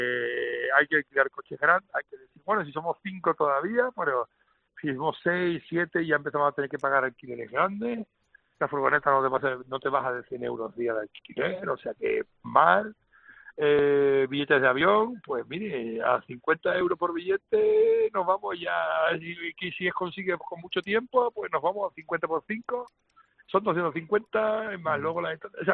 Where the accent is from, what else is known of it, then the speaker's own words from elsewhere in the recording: Canary Islands, Spain; y nosotros como canarios tenemos un 75%.